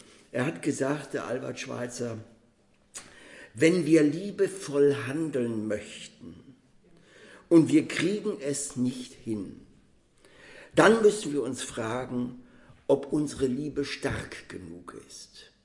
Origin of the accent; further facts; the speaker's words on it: Hamburg, Germany; born there; ich bin 1939 in Hamburg geboren, auch also an einem der Brennpunkte